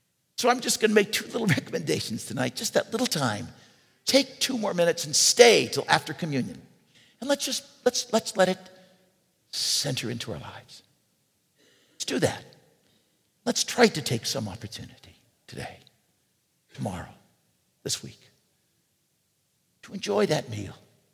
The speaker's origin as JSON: {"language": "English", "town": "East Los Angeles", "region": "California", "country": "United States", "tie": "born or raised there", "said": "I remember growing up in East Los Angeles as a kid, and I remember coming to Mass at the Grand Church there in East Los Angeles"}